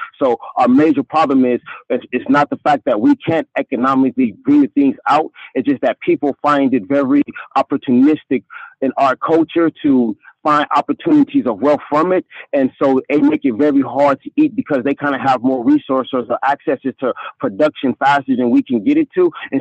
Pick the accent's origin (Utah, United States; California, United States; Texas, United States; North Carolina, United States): California, United States; Compton; oh, man, when I was in Compton, born and raised in Compton